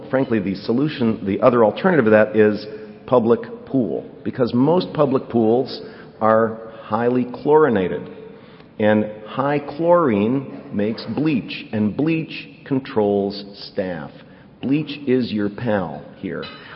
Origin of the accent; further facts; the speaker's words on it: Buffalo, New York, United States; I grew up in Buffalo, so we never had to worry about that.